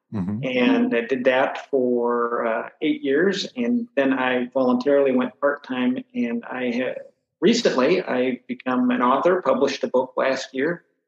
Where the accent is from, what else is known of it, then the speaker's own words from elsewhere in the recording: California, United States; I was born and raised in California, right in the Bay Area.